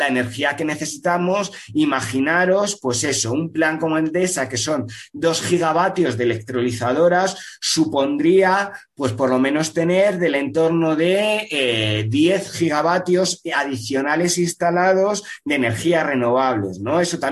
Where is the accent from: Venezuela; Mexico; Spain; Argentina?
Spain; Castile and León; soy castellano leonés, la zona de León, ¿no?